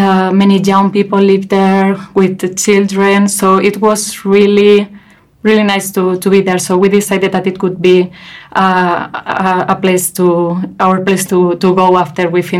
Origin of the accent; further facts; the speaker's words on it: Castilla-La Mancha, Spain; And I'm from a small village in Toledo.